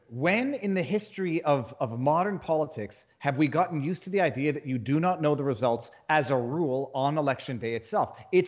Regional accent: Canada; Look, I come from Canada.

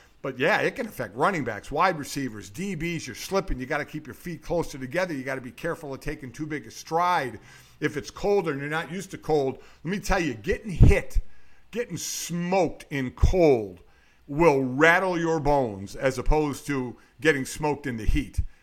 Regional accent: Cleveland, Ohio, United States; also born or lived in South Bend; I mean, listen, I'm from Cleveland and lived in cold places, especially South Bend

